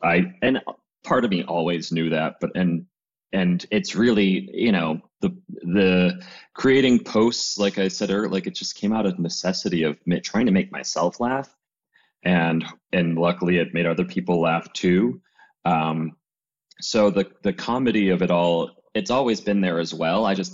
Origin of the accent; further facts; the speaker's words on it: Buffalo, New York, United States; I grew up in Buffalo, so it's like New York City wasn't that far away.